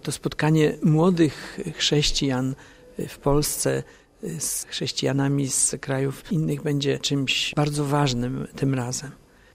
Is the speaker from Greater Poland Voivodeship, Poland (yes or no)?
yes; Poznań, Greater Poland Voivodeship, Poland; mówię naszego, no bo dla mnie to szczególna radość, jestem przecież z Poznania